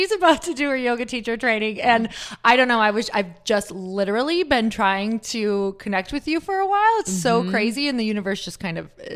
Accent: Midwest, United States; I'm from the Midwest, and it's kind of like, we don't think with our bodies there.

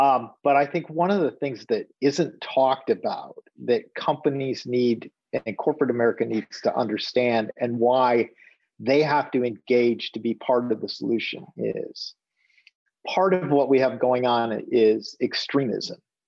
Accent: Minneapolis, Minnesota, United States; I'm from Minneapolis, St. Paul area.

